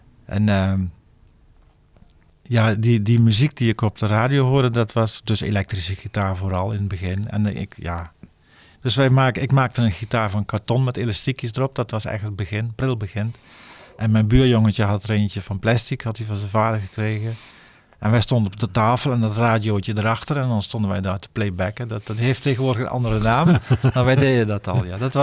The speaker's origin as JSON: {"language": "Dutch", "region": "Gelderland", "country": "Netherlands", "tie": "born or raised there", "said": "Ik ben geboren in de Betuwe, in een heel klein dorpje. In de tijd dat er nog geen snelweg dwars doorheen liep. En lagere school ook daar zo."}